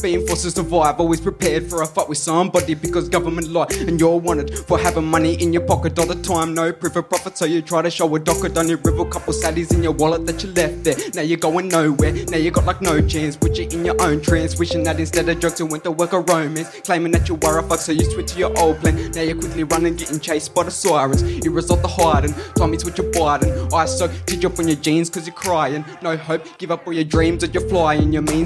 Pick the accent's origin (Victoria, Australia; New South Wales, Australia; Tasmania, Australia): New South Wales, Australia; Nowra; also born or lived in Queanbeyan; now in Bulleye, Australia; Well, I'm a First Nations artist from the Eora Nation. I was born in Queanbeyan, but grew up in Nowra and Wreck Bay area. I now live in Bulleye and work throughout all regional New South Wales.